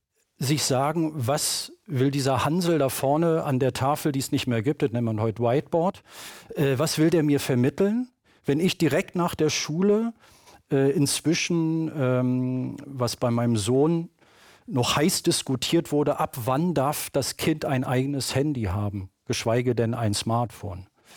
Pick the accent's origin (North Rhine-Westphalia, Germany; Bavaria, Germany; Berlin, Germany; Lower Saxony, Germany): Berlin, Germany; Also ich bin sozialisiert im Berlin der 70er. Da gab es die Alliierten und ich bin im Süden der Stadt aufgewachsen, in Zehlendorf, da waren die Amerikaner.